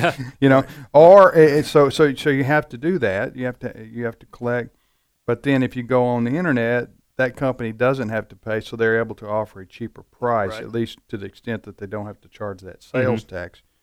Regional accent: Mississippi, United States; I was talking to a state legislator in my home state of Mississippi

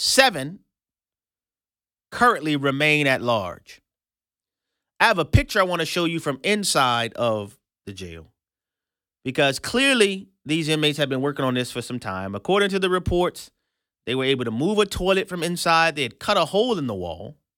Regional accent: New Orleans, Louisiana, United States; I ministered in this prison for years, thanks to Elder Ed and the church I grew up in New Orleans.

